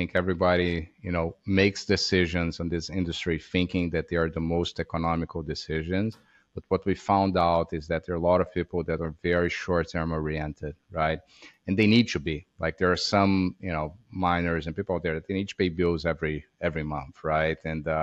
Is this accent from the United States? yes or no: no; Brazil; I'm from Brazil, which is interesting, right?